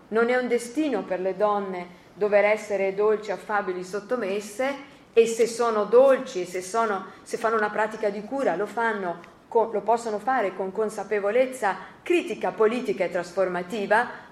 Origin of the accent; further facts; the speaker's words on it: Florence, Tuscany, Italy; moved away as an adult; now in Verona, Italy; sono di nascita, sono toscana, sono nata a Firenze, i primi 20 anni li ho vissuti a Firenze. Allora, venire da Firenze, venire a vivere poi per motivi dei Rom, insomma per venire a Verona